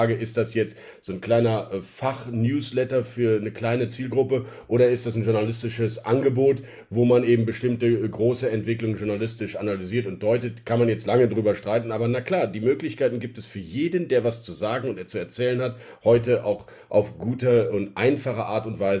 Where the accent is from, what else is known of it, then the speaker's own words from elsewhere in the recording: Rhineland, Germany; die Grundoptimismus, den ich als Rheinländer ja ohnehin im Herzen verpflanzt habe